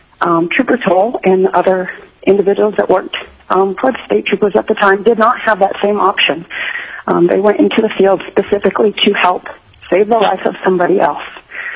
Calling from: Glen Allen, Virginia, United States; I'm calling from Glen Allen.

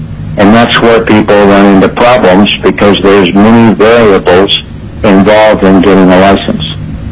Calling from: San Antonio, Texas, United States; Now, I'm calling you from San Antonio, Texas, but I was asked to cover Alaska during Mark Sansusi's absence.

